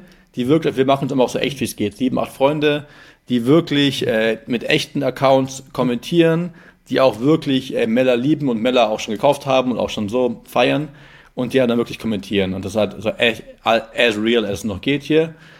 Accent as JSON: {"language": "German", "region": "Bavaria", "country": "Germany", "said": "ich komme auch aus Bayern"}